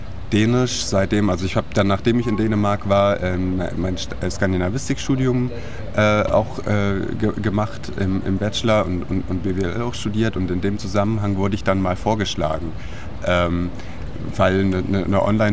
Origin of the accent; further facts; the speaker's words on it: Germany; Ich bin ursprünglich Deutscher